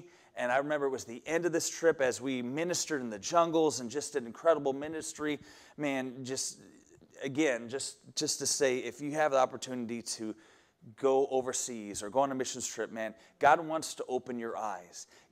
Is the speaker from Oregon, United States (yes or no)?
yes; Brooks, Oregon, United States; I grew up here in Oregon, in Brooks, just north of Salem.